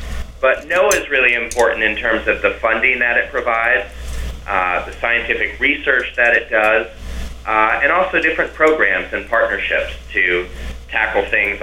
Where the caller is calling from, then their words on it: San Clemente, California, United States; I am calling in from San Clemente, California, so a little bit south of you.